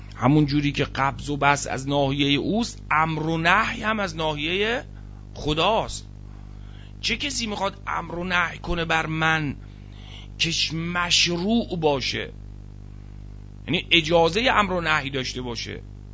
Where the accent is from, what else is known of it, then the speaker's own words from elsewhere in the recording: Iran; ما مال ایرانیم